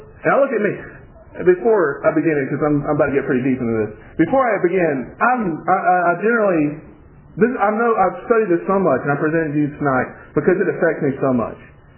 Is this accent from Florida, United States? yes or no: yes; Florida, United States; Especially in Alabama. I'm from Florida originally.